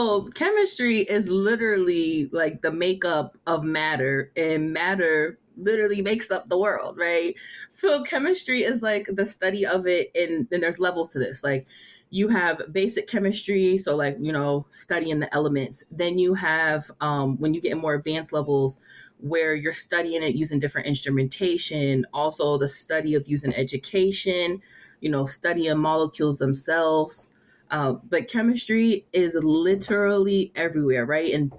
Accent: York, Pennsylvania, United States; so I'm from York, Pennsylvania, and we have a science museum or science center that's in Harrisburg called the Whitaker Center.

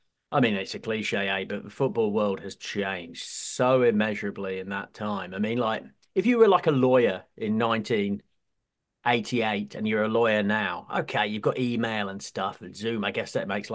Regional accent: England, United Kingdom; this might have stuck out more to me as an English person

